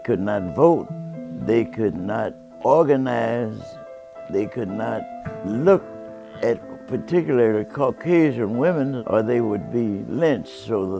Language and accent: English; Birmingham, Alabama, United States; born there; I was born in Birmingham, Alabama, December the 7th, 1918.